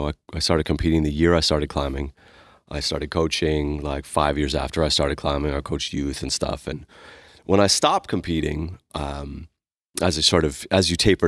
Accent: Ottawa, Ontario, Canada; also born or lived in Montreal; now in Alberta, Canada; I am Canadian. I grew up in Ontario, in Ottawa. I was born in Montreal, so I'm officially French.

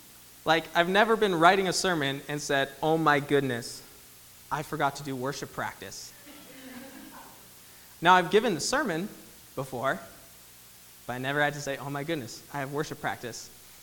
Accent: Big Timber, Montana, United States; now in Phoenix, United States; I mean, I grew up in Big Timber, Montana. It's a small town

